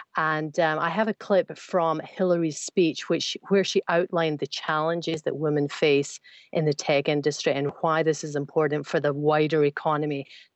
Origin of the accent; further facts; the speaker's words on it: Glasgow, Scotland, United Kingdom; accent: Scottish; Yes, indeed. I'm from Scotland. I'm from Glasgow in Scotland.